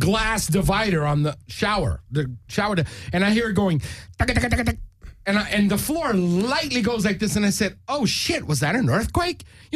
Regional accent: New York, United States; All right. Well, so I'm from New York. I've experienced gun shooting.

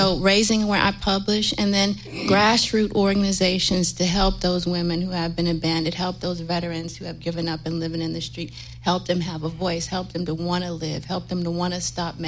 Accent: Inglewood, California, United States; born there; even I was born in Inglewood 40-some years ago.

